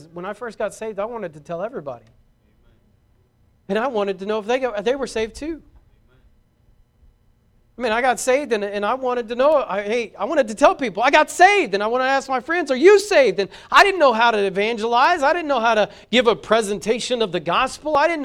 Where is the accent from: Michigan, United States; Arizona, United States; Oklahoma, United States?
Oklahoma, United States; Braggs; also born or lived in Vian; I grew up in Braggs. Went to school there until I was in the ninth grade, and then I transferred. I moved up to Vian.